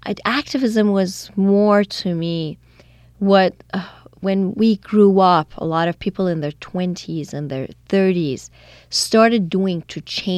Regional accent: Iran; As I was growing up in Iran, all my effort was to be somebody else

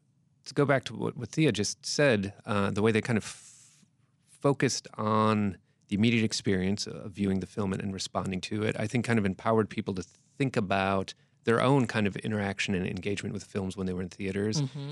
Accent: Cleveland, Ohio, United States; I grew up in Cleveland, Ohio, and I was born in the late 70s.

